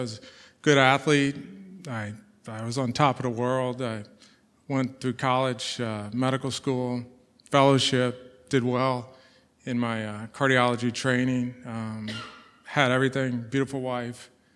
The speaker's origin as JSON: {"language": "English", "town": "St. Louis", "region": "Missouri", "country": "United States", "tie": "born or raised there", "said": "I was born in St. Louis, born Roman Catholic. My parents were divorced at I was six, so I was essentially raised by my mother."}